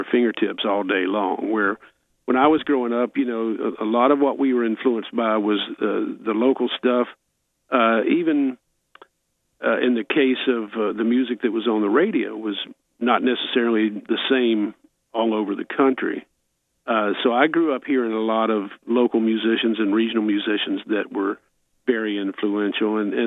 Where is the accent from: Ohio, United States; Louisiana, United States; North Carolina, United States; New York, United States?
North Carolina, United States; Asheville; there are parts of it that refer to growing up in Asheville, and it's a lot about my life